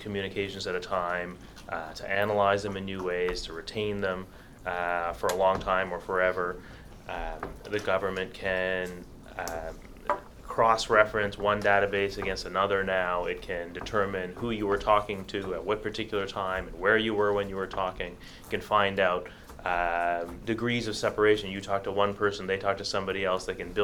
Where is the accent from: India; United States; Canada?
Canada; One of them is that I'm Canadian.